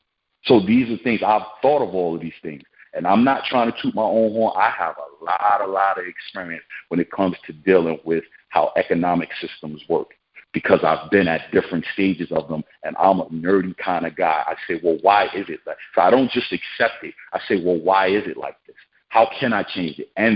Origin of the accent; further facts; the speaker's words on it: Brooklyn, New York, United States; I'm from New York.